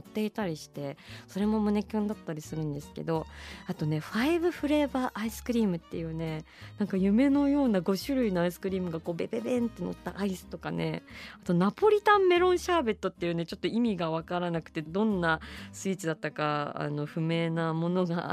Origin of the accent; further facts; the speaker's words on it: Fukuoka, Japan; born there; やっぱ福岡県生まれの人間としてはもう帰巣本能のように